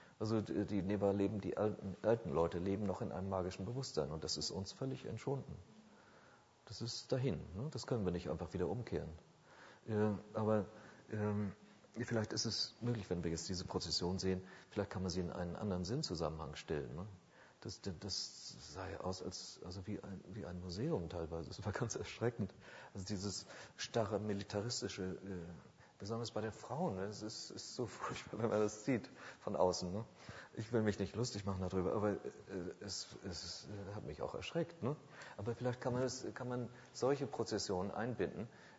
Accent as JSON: {"language": "German", "town": "Lübeck", "region": "Schleswig-Holstein", "country": "Germany", "tie": "born or raised there", "said": "Ich meine, ich komme aus Lübeck, also ich bin in Lübeck geboren, ja. Allerdings nicht in der Innenstadt, sondern auf einer kleinen Flussinsel."}